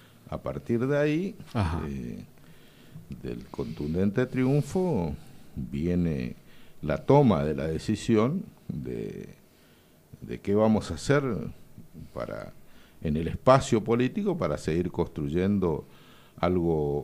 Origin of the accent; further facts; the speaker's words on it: Santo Tomé, Corrientes, Argentina; nosotros vivimos acá, yo me crié en Santo Tomé, fui 3 veces intendente de Santo Tomé, hice muchas cosas por mi pueblo